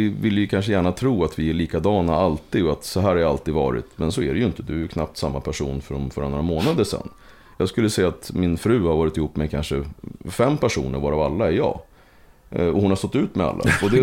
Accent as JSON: {"language": "Swedish", "town": "Uppsala", "region": "Uppsala County", "country": "Sweden", "tie": "born or raised there", "said": "Nej, jag är född och uppväxt i Gottsunda."}